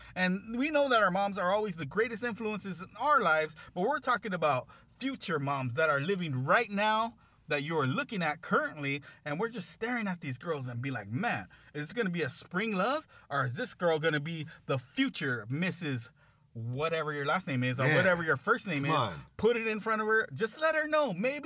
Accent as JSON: {"language": "English", "region": "California", "country": "United States", "said": "And we are from Southern California, the most beautiful place on the planet, besides other beautiful places"}